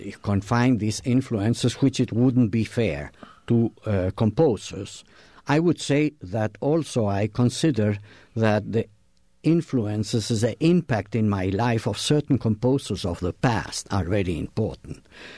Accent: Chile; English is a second language; now in Bloomington, United States; And I think the worst part of what has happened in my home country was the 16 years of dictatorship of Pinochet.

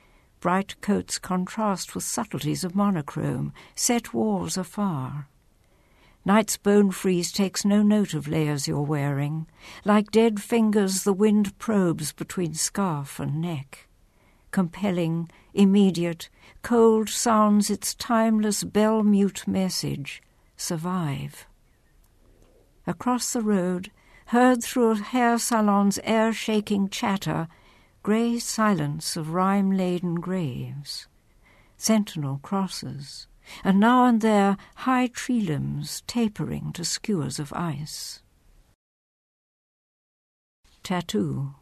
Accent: South Africa; now in Bloomington, United States; I'm a South African who moved to Bloomington almost 15 years ago.

